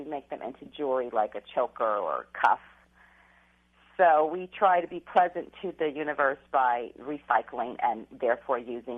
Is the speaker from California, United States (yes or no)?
no; Chicago, Illinois, United States; I'm from Chicago. I was just home in December for a month, and it was 50 and 60 degrees.